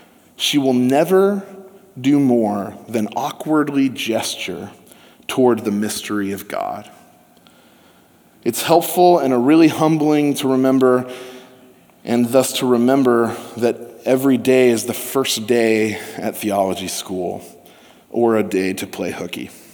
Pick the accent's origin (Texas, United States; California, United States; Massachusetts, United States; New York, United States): California, United States; I came to New Jersey from California to study theology.